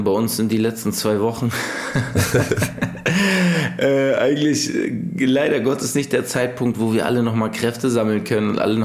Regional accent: Hamburg, Germany; als Hamburger beschwert man sich eigentlich auch nicht übers Wetter.

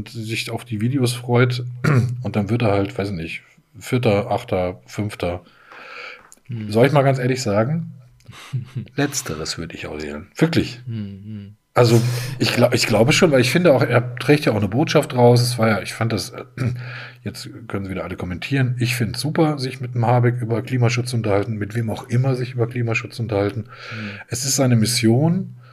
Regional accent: Germany; Was hätte ich als Deutscher lieber?

